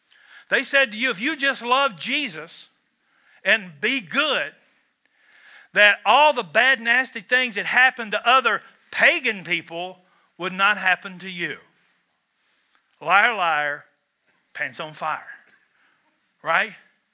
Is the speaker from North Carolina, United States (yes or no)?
no; Kentucky, United States; I'm from Kentucky, where this is indeed a spiritual gift.